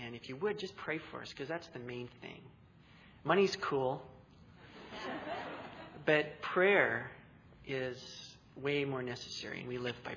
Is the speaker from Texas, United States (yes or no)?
no; Seattle, Washington, United States; London is so big that I'm from Seattle, and you could lose Seattle in London and never find it again.